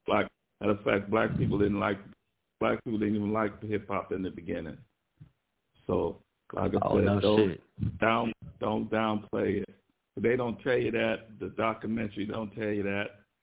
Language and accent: English; New York City, New York, United States; I come from New York City. I come from Brooklyn, New York. I know how hip-hop started.